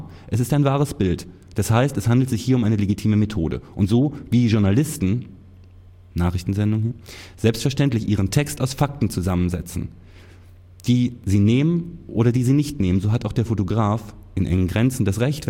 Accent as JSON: {"language": "German", "region": "Carinthia", "country": "Austria", "said": "im Grenzland, vor allem im Kärnten, wo ich herkomme"}